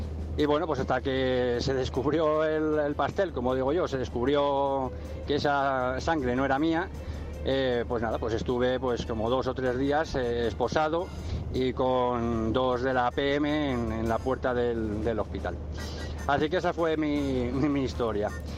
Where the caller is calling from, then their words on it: Madrid, Community of Madrid, Spain; de Madrid